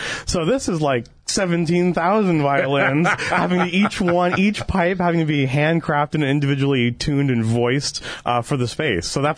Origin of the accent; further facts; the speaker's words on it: St. Louis, Missouri, United States; I was lucky enough, I grew up in St. Louis, Missouri